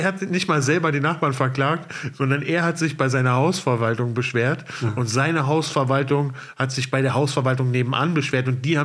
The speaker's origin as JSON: {"language": "German", "region": "Berlin", "country": "Germany", "said": "Ich komme ja aus Lübars. Und Lübars ist bekannt dafür, dass da sehr viele Pferdekoppeln."}